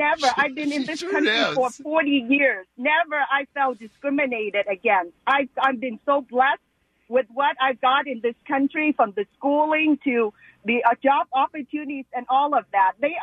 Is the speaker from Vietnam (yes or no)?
yes; Vietnam; moved away; You know, I came here from Vietnam as, you know, to I fled Vietnam. That's a communist country, you already know. And today marks the 46th year of the fall of our country, taken over by communists.